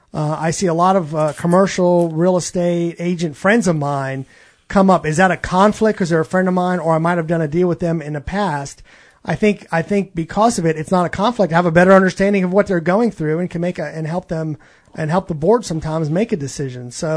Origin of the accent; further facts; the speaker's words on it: New York, United States; Let's be real clear, everyone. I grew up on Long Island.